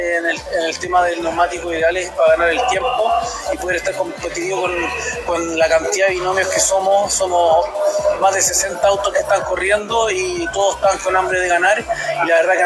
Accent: Viña del Mar, Valparaíso, Chile; buscando ese ripio que nosotros nos cuesta encontrar porque somos de Viña del Mar.

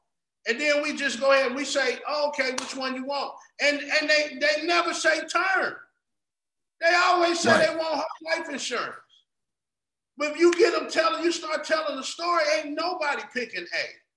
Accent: Cincinnati, Ohio, United States; Chuck lives in my hometown. Like, he is in Cincinnati where I'm from.

